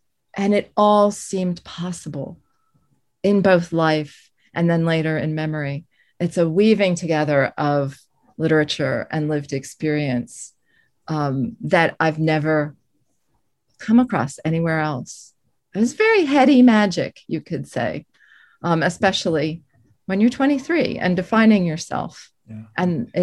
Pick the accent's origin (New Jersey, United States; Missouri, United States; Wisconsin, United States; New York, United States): New Jersey, United States; Suburban New Jersey gets more and more crowded. I'm from Essex County, which is very densely populated. When I grew up, there was still farmland nearby